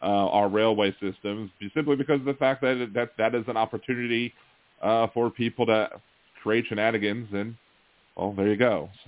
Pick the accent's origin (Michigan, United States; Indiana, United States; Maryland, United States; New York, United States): Maryland, United States; Baltimore; I mean, I'm from Baltimore originally